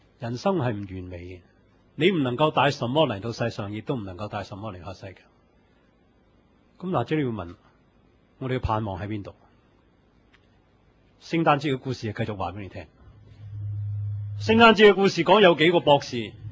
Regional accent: China; 如果我们中国人就说，哇，有没有搞错啊？

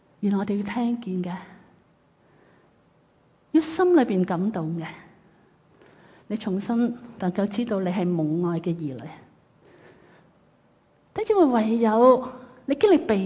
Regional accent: Hong Kong; 你知道我们香港人都很厉害的。

